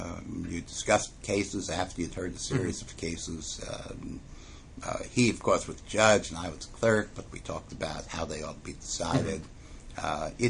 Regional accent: Bronx, New York, United States; New York. Bronx, New York is where I grew up, and working class part of town.

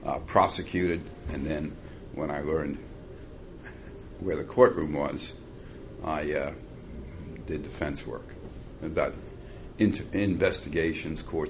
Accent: Plainfield, New Jersey, United States; I grew up from about age 8 until I graduated college, or really law school, Plainfield, New Jersey.

